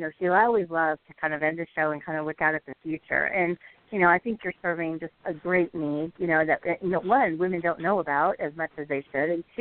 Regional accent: Midwest, United States; And by the way, I'm from the Midwest, proudly. We're both Midwest girls.

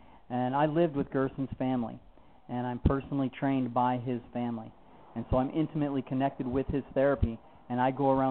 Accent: Wisconsin, United States; I'm a chiropractor from Wisconsin

